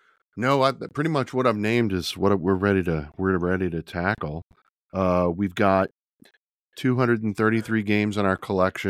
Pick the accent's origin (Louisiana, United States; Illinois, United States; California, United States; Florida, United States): Louisiana, United States; It's set from in my home state of Louisiana